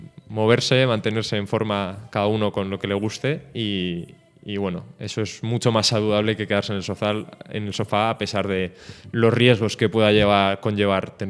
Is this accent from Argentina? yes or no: no; Pozuelo de Alarcón, Community of Madrid, Spain; Y es algo extraño porque yo soy de Pozuelo.